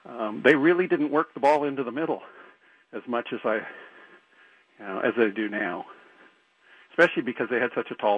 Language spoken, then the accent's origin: English; Astoria, New York, United States; And then he moved back to Astoria. So I grew up in Astoria with my brothers.